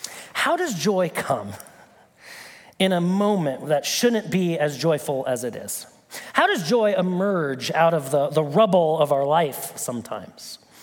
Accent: Nebraska, United States; I'm from Nebraska, I know exactly what that looks like.

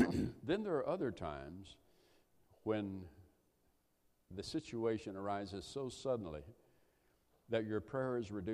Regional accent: the South, United States; I was raised in the South in a culture that presumed the Word of God was authoritative.

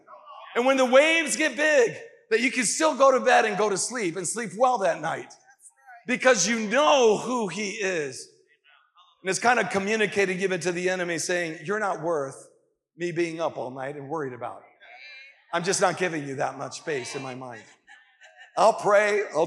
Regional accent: Las Palmas, Canary Islands, Spain; You know, I grew up in the Canary Islands, Spain.

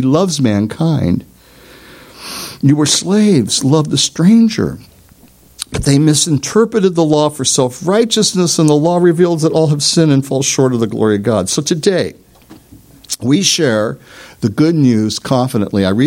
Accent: Nicaragua; we're both from Nicaragua. And that's just how life is down there, right?

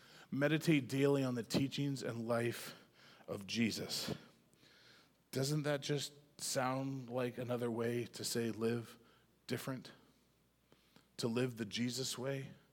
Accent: Canada; Maybe you weren't aware, but I grew up in Canada.

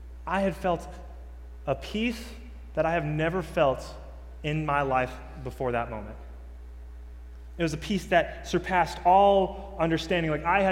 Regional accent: Henderson, Texas, United States; Now, I'm from Henderson. I've been in Henderson since I was in elementary school, so Tyler is just a hop, jump, and a skip away.

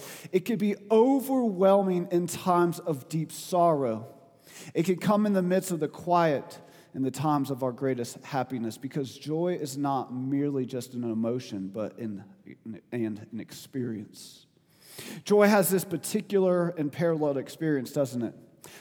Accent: the South, United States; I don't know, I'm from the South, so I got to remember these things, man.

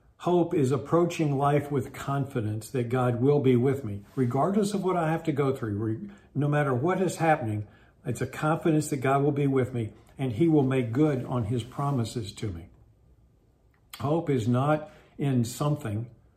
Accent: West Virginia, United States; It's going to be almost like where I grew up in West Virginia.

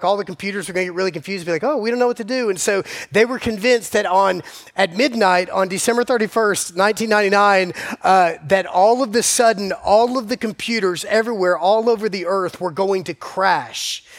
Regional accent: Georgia, United States; I grew up in South Georgia, which means I had like redneck relatives prepping for 6 months for this thing

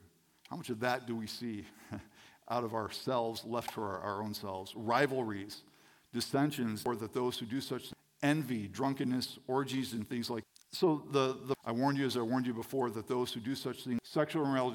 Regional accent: Saranac, Michigan, United States; I grew up in Saranac, Michigan. As I said before, population 2,000 people, 5,000 cows. And that tells you pretty much everything you need to know about Saranac, Michigan. I grew up on a farm, but it wasn't a dairy farm.

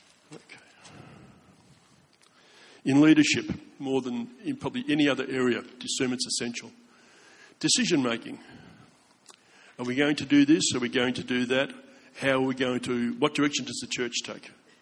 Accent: Braybrook, Victoria, Australia; it's not because I come from Braybrook.

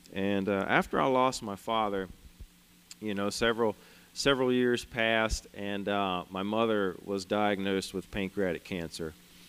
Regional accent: Louisiana, United States; I'm from South Louisiana. Grew up, I was born and raised there.

